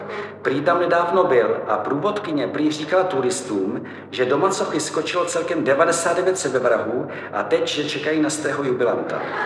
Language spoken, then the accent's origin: Czech; Bohemia, Czechia; Podle mého dobrý den všichni poznají, že jsem z Čech.